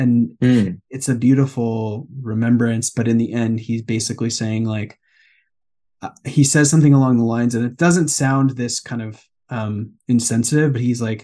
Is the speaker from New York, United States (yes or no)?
yes; New York City, New York, United States; because I grew up in New York City, 100 yards from the ocean.